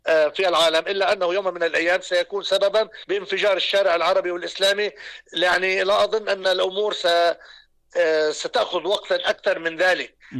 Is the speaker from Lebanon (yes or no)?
yes; Lebanon; والخطر الجامح الذي يتشكل علينا كلبنانيين